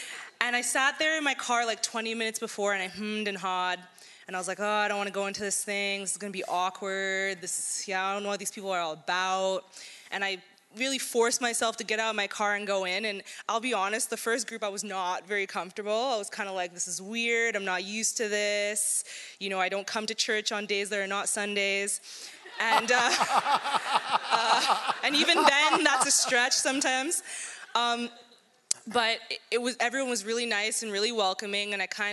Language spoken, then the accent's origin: English; Calgary, Alberta, Canada; So I grew up in a Christian household. I'm originally from Calgary. My parents were both involved in Christianity, involved in church